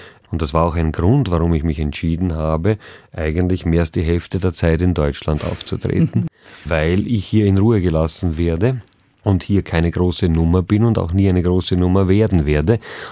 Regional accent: Vienna, Austria; Also da spreche ich natürlich jetzt als Wiener, weil bei uns der Humor sozusagen Teil des täglichen Lebens ist.

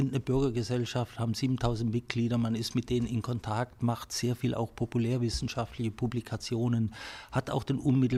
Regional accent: Konstanz, Baden-Württemberg, Germany; Ich bin in Konstanz groß geworden

